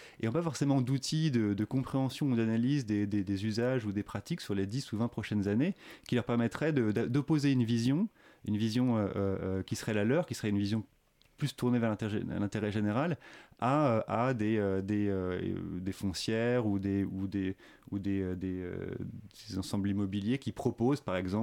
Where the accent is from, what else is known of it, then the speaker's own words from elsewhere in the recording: Paris, Île-de-France, France; Moi, je suis un vrai citadin, j'ai grandi à Paris, même si maintenant j'ai fait ce que vous disiez, je suis parti vivre dans un petit village.